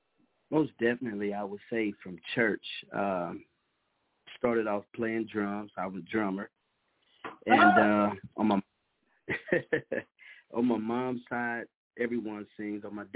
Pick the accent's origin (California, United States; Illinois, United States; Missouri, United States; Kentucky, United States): Missouri, United States; Kansas City; just performing everywhere here in my hometown. It's Kansas City.